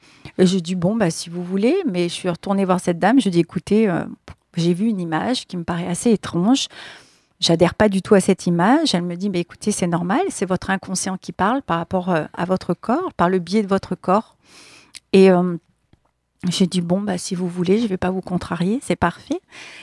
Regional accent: Grenoble, Auvergne-Rhône-Alpes, France; Donc, je viens de Grenoble. Mmh. Donc, je suis à Avignon

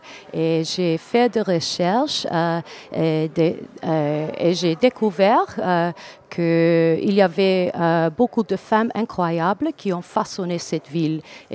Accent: Sydney, New South Wales, Australia; French is a second language; Moi, je suis australienne en fait, je suis une chanteuse et productrice australienne. Je suis née loin d'ici, à Sydney. Je suis à Avignon cette année pour présenter mon spectacle Les Femmes de Paris.

